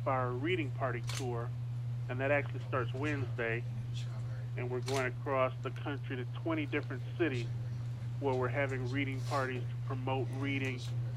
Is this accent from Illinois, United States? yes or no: yes; Aurora, Illinois, United States; but we are coming to my hometown of Aurora, Illinois on June 3rd